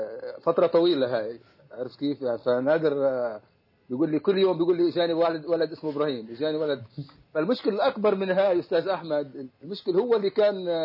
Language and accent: Arabic; Lebanon; أنا بعتبر حالي مش من فلسطين، من فلسطينية لبنان أو الشتات. أنا اعتبرت حالي أنا من غزة، من الضفة